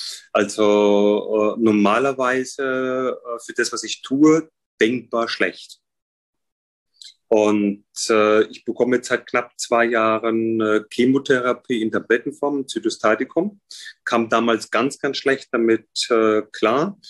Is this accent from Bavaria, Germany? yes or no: yes; Würzburg, Bavaria, Germany; da habe ich einen Abteilungsleiter mit seiner Stellvertreterin in Würzburg, wo ich herkomme, gehabt.